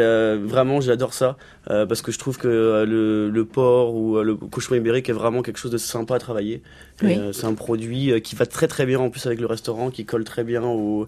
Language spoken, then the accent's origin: French; Brittany, France; je suis breton, finistérien à la base